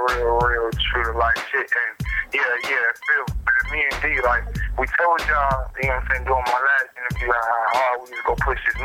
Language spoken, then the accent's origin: English; Chicago, Illinois, United States; I'm originally from Chicago, you know what I'm saying?